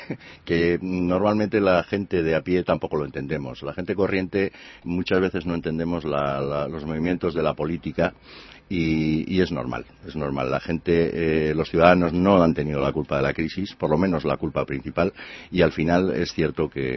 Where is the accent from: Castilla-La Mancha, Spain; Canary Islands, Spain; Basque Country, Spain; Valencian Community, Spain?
Basque Country, Spain; now in Madrid, Spain; que fuimos amigos desde los 7-8 años hasta que ya me vine a Madrid y no obstante cuando vuelvo a mi tierra, al País Vasco